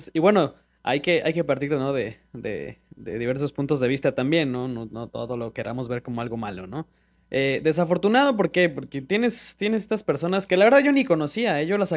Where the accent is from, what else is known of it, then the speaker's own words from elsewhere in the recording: Mexico; Tal vez no lo queramos reconocer como mexicanos